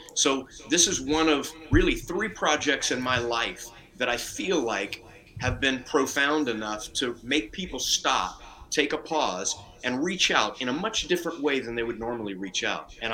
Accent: Lake Charles, Louisiana, United States; born there; I was born in Lake Charles, Louisiana.

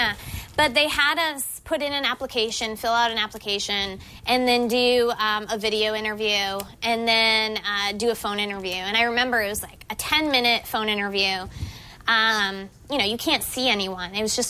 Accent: Boston, Massachusetts, United States; I grew up in the Boston area.

